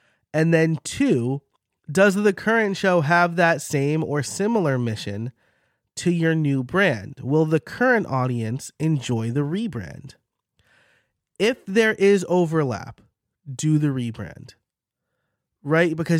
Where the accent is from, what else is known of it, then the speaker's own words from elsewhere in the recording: New York, United States; accent: New York; My New York accent came out a little bit there.